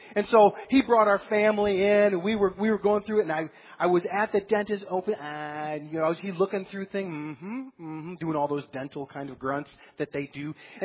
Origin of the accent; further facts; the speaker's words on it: Wisconsin, United States; I grew up in Wisconsin, if any of you are from there.